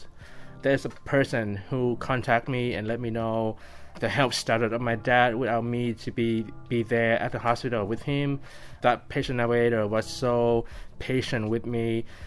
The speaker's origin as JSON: {"language": "English", "country": "Vietnam", "second_language": "English", "moved": "yes", "lives_now": "Seattle, United States", "said": "I came from Vietnam back in 2008. Back then, I do not speak English at all. So I went to Seattle World School to catch up on my English."}